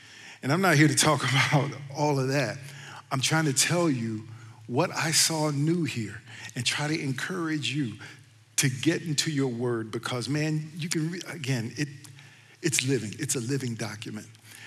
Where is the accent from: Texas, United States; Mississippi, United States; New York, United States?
Mississippi, United States; Hattiesburg; I grew up in Hattiesburg, Mississippi, 60 miles from the Gulf of Mexico.